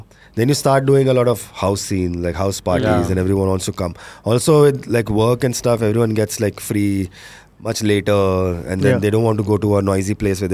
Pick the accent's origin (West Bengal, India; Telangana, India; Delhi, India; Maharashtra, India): Delhi, India; I grew up in Delhi. I did my college in Delhi.